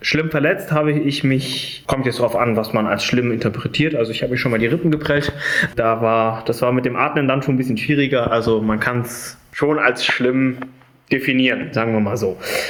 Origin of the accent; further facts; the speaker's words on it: Fahrenheide, Germany; Ich bin in Fahrenheide geboren und aufgewachsen